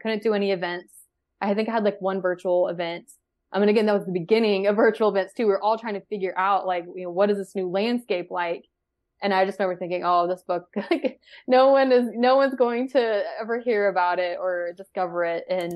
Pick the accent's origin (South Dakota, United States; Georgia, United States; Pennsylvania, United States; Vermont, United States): Georgia, United States; and I'm from Georgia, and we had some ice and snow days.